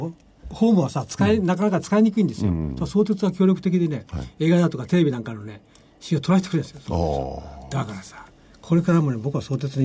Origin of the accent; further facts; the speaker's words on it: Yokohama, Kanagawa, Japan; 相鉄ってさ横浜の線なんだよ、ね、はい、ね、私の地元、